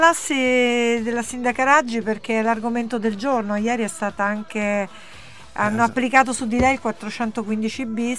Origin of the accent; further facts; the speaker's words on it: Rome, Lazio, Italy; Io da romana lo dico